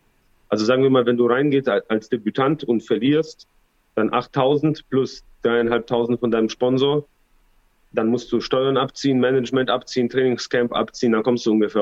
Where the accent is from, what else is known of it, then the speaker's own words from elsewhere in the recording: Balingen, Baden-Württemberg, Germany; ich komme aus Balingen, hier gab es kein MMA, bevor wir es halt nicht gemacht haben